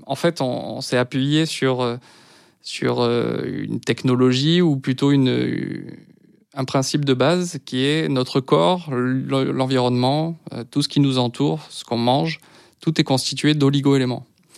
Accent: Aix-en-Provence, Provence-Alpes-Côte d'Azur, France; je ne suis pas originaire de Paris déjà. Je suis un provincial, je viens d'Aix-en-Provence.

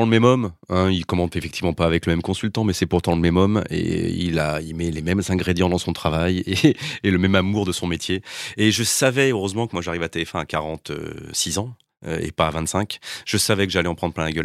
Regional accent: Lyon, Auvergne-Rhône-Alpes, France; Je suis lyonnais.

